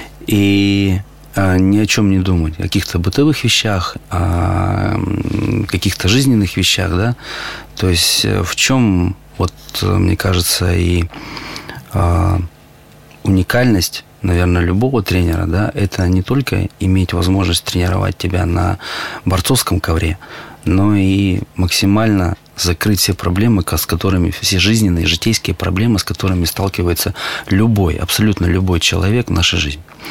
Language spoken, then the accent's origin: Russian; Perm, Perm Krai, Russia; тех ребят, которые приехали поддержать меня из моего родного города Перми